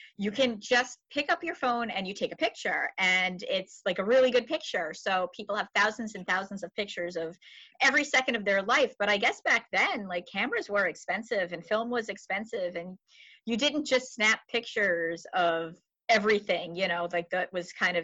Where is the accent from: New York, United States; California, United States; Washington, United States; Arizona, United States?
New York, United States; Syosset; when I grew up in Syosset, Lollipop Farms had been gone for quite a while, but there was a kiddie park that was basically like my Disney on Long Island.